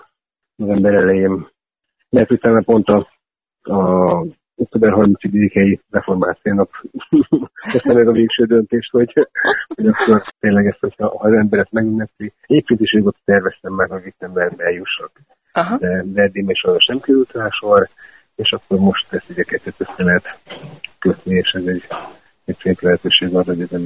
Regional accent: Kaposvár, Somogy, Hungary; Kaposvári illetőségű vagyok

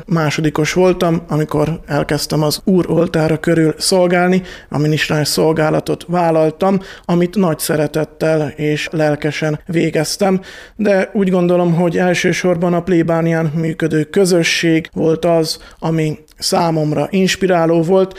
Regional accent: Kalocsa, Bács-Kiskun, Hungary; Kalocsán születtem, és ott is jártam általános iskolába, illetve szakközépiskolába, a Dózsa György szakközépiskolába jártam mezőgazdasági szakra

